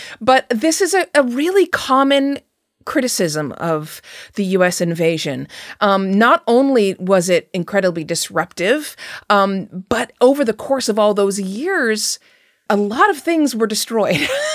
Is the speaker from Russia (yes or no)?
no; United States; the picture that I have gotten as a journalist and as an American.